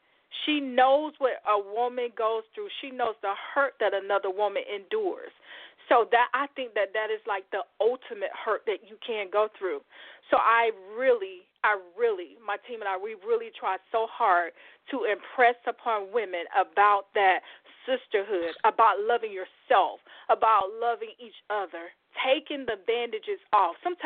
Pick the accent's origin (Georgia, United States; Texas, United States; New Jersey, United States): Georgia, United States; Cordele; Cordele is my hometown. That's where I was born and raised, which is, for many that's listening in, is south of Atlanta, 75 South.